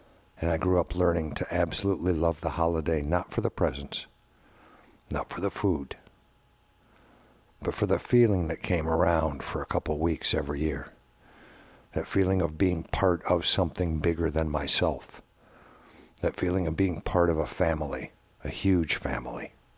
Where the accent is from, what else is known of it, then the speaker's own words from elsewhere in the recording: Kalamazoo, Michigan, United States; born there; I was born in Kalamazoo, Michigan.